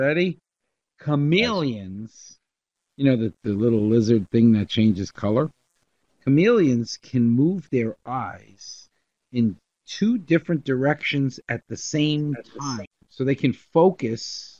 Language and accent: English; New York, United States; we grew up in New York.